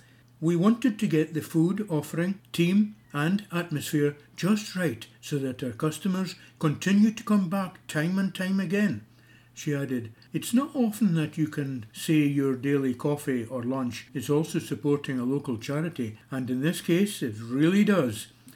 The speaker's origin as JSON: {"language": "English", "town": "Keith", "region": "Scotland", "country": "United Kingdom", "tie": "born or raised there", "said": "I used to go to this church, actually, because I was born and brought up in Keith."}